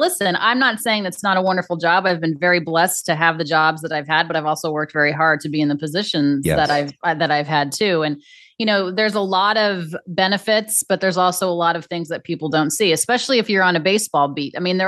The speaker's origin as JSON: {"language": "English", "region": "Colorado", "country": "United States", "tie": "born or raised there", "said": "our love for the Denver Broncos, you know, born and raised in Colorado."}